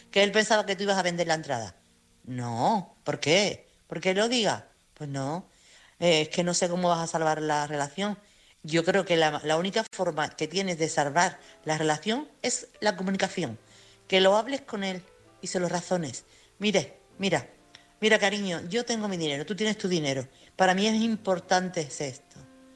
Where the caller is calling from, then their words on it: Chiclana de la Frontera, Andalusia, Spain; corresponsal de Chiclana.